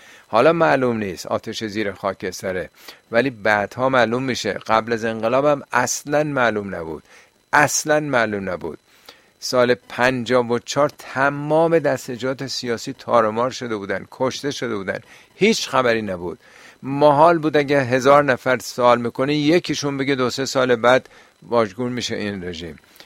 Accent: Iran; اصلا دوست داشتن کسی نفهمی که ما ایرانی هستیم فارسی حرف میزنیم

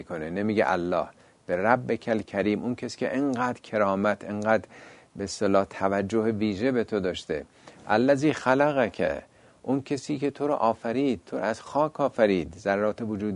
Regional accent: Iran; حالا ما ایرانی هستیم میتونیم بگیم به اندازه تهران

